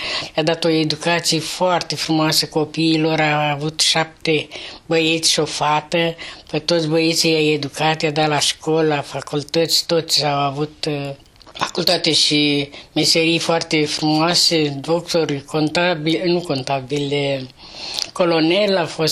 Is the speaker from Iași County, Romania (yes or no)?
yes; Lespezi, Iași County, Romania; m-am născut în Moldova, în județul Iași, Pașcan Lespezi. Copilăria, 4 clase le-am făcut în satul natal.